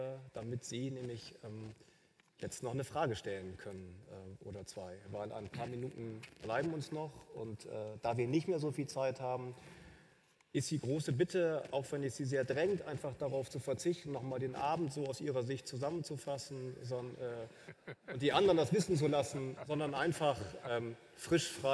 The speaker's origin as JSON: {"language": "German", "region": "Bremen", "country": "Germany", "said": "Wie Herr Tönnies ja vorhin verraten hat, komme ich aus Bremen"}